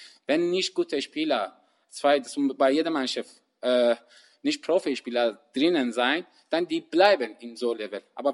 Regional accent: Iran; born there; German is a second language; Ich bin im Iran geboren, seit 14 Jahren.

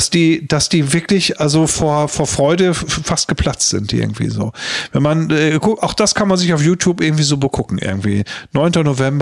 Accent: Germany; Eine Sache, ich habe einen Moment erlebt, wo wir als Deutsche auch so gefeiert haben und so geflasht haben.

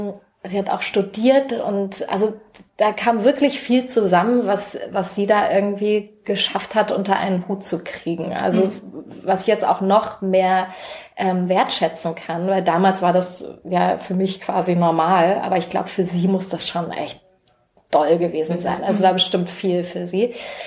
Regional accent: Erfurt, Thuringia, Germany; Und wir sind halt so im Plattenbau groß geworden, oder ich bin da groß geworden, in einer auch ein bisschen rougheren Gegend von Erfurt.

